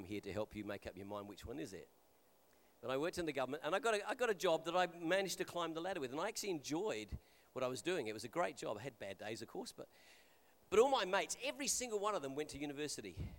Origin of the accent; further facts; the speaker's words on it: England, United Kingdom; I think it's cyclical because I'm English and not American